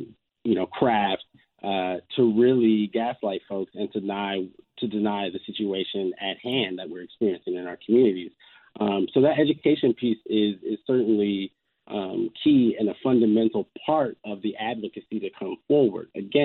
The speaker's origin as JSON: {"language": "English", "town": "Minneapolis", "region": "Minnesota", "country": "United States", "said": "I'm from Minneapolis originally, and I have family and friends that are very dear to me there."}